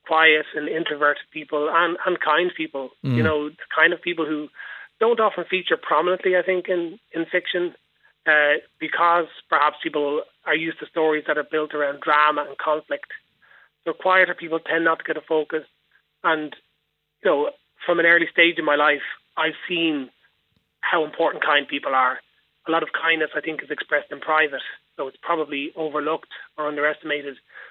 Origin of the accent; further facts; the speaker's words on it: Dublin, Leinster, Ireland; I'm 45. I'm married, 2 kids. I'm a civil servant by day. And I spent all my life in Dublin. I grew up in Beaumont.